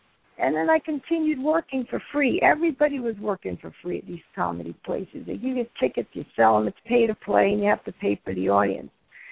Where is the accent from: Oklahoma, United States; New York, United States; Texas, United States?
New York, United States; Brooklyn; Yeah, I lived here most, you know, half of my life, I could say. I'm from Brooklyn.